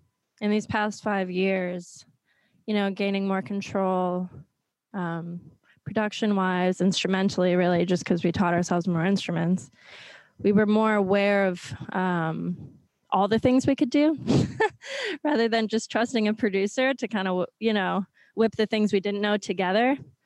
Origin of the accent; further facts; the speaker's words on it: New York, United States; I mean, we're from New York.